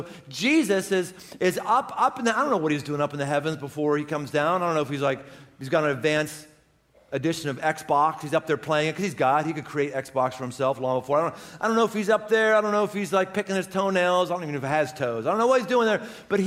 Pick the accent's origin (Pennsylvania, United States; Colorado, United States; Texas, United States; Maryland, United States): Pennsylvania, United States; Pittsburgh; Now, having been from Pittsburgh, born and bred in Pittsburgh for 30 years, and now a Bengals fan, I might add, I have a broad perspective.